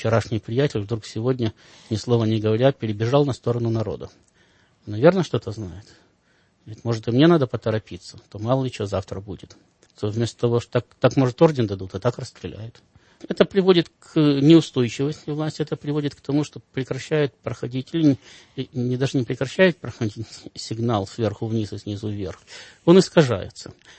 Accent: Belarus; Ну, это мы не белорусы, да, мы литвины. То есть мы там не один народ

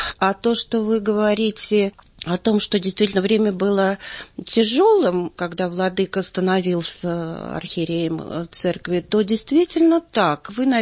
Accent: Moscow, Russia; В этой среде я выросла, несмотря на то, что папа был генерал, занимал большие посты, я выросла в Елохово.

